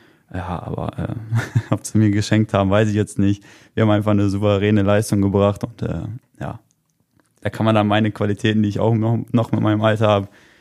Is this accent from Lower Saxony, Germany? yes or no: yes; Idafehn, Lower Saxony, Germany; born or raised there